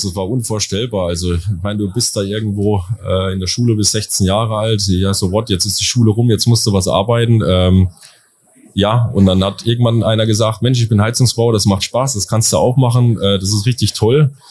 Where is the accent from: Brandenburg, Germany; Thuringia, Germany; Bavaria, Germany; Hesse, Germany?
Thuringia, Germany; Westhausen; wo ich überhaupt beheimatet bin, das ist in einem wunderschönen Dorf, heißt Westhausen in Südthüringen, wirklich eine wunderschöne Gegend.